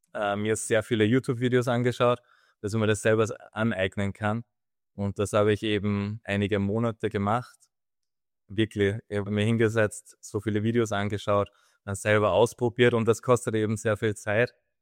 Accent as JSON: {"language": "German", "country": "Austria", "said": "bin aus Österreich"}